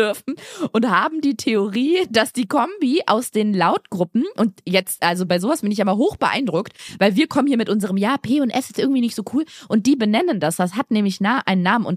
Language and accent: German; Thuringia, Germany; Ich komme aus Thüringen und ich wohne jetzt fürs Studium in Bayern.